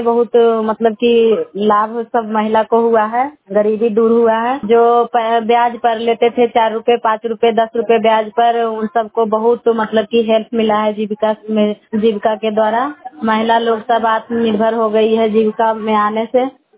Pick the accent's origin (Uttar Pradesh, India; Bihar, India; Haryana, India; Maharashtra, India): Bihar, India; Dariyapur; हम दरियापुर के रहने वाली हूँ, नारदीगंज पंचायत है